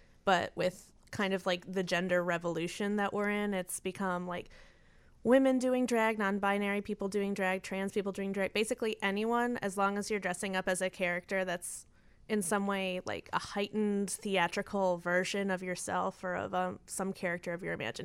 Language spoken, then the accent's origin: English; Skokie, Illinois, United States; I am from Skokie.